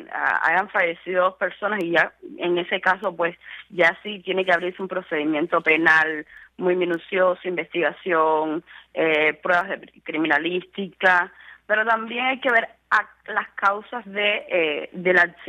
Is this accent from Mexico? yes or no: no; Cuba; nosotros, que estamos aquí adentro, somos cubanos